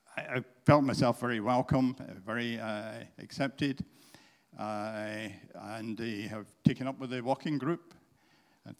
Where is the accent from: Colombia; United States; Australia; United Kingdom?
United Kingdom; Linlithgow, Scotland; Even though I'm from Linlithgow, and yeah.